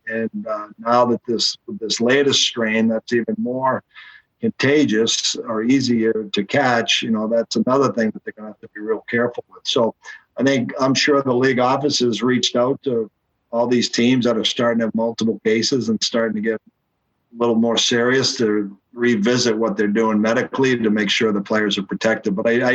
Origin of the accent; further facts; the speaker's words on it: United States; And being an American and being over here